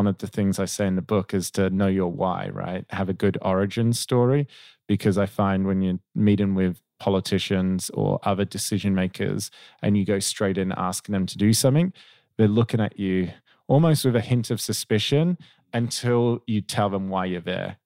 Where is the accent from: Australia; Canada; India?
Australia; Perth, Western Australia; I grew up in Perth, Western Australia, most isolated city in the world, but it's also a great place to live, many opportunities.